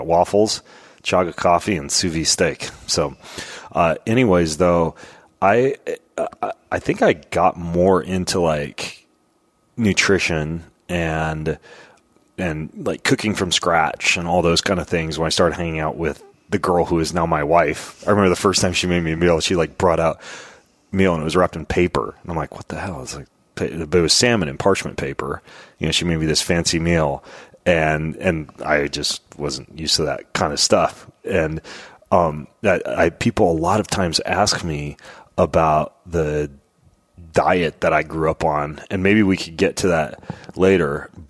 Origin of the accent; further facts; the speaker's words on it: Lewiston, Idaho, United States; Almost as good as I grew up in Lewiston, as you know, I hope.